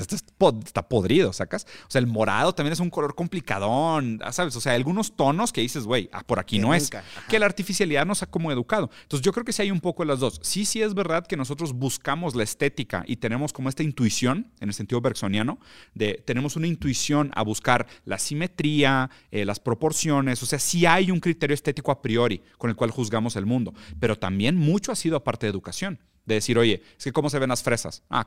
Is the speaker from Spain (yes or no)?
no; Brazil; yo te lo puedo decir como brasileño también, aunque Brasil es un país un poco más diverso porque es muy, muy amplio en extensión territorial